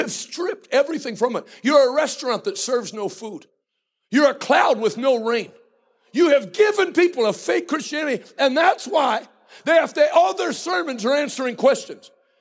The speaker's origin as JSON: {"language": "English", "region": "West Virginia", "country": "United States", "said": "because you can tell I'm not racist, because I'm from West Virginia. West Virginians aren't racist."}